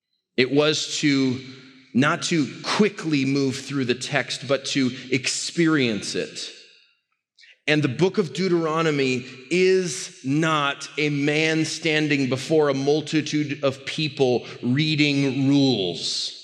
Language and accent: English; United States; And that's because I'm an American and for other reasons.